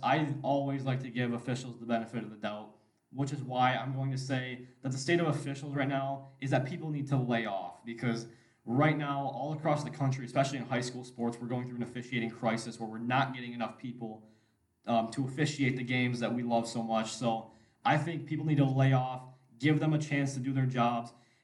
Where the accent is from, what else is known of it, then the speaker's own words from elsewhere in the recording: Newberry, Michigan, United States; Shout out to the 906. I'm from Newberry, Michigan. Very small town, less than 1,000 people, or about 1,000 people.